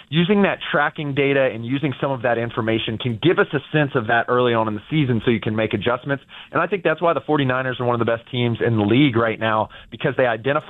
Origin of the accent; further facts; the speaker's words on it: Lake Charles, Louisiana, United States; I'm from Lake Charles.